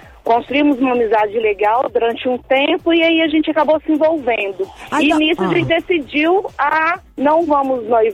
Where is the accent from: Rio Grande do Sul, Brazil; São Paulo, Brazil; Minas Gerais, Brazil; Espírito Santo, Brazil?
Minas Gerais, Brazil; Contagem; Então, eu sou de Contagem. No momento eu tô em Betim, que eu trabalho um pouquinho longe de casa, mas eu sou de Contagem.